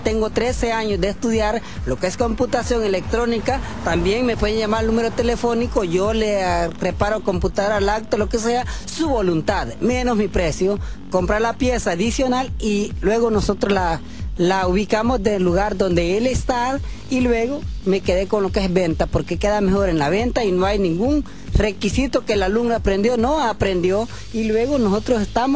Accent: Isla del Jobal, Usulután, El Salvador; Nosotros venimos de lo que es la isla del Jobal, de la Bahía de Jiquilisco

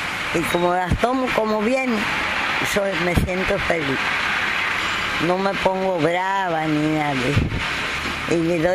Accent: Las Tunas, Cuba; born or raised there; also born or lived in Guayos

